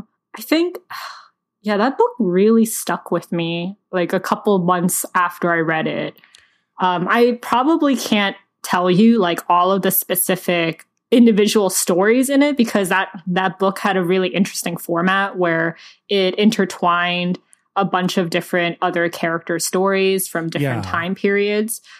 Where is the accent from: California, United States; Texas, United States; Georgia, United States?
Georgia, United States; So since this book is set in Georgia, I'm already in because I'm from Georgia, and I feel like I don't read a lot of books about Asians in the Deep South.